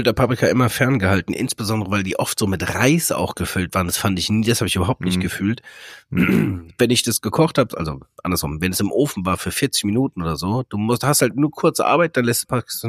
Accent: Frankfurt, Hesse, Germany; aber ich gehe jetzt hier als Frankfurter

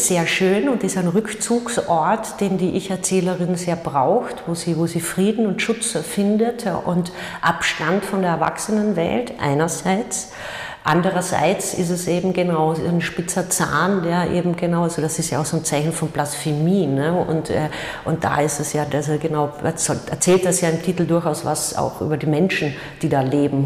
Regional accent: Carinthia, Austria; ich würde es auch nicht verstehen als Kärntnerin

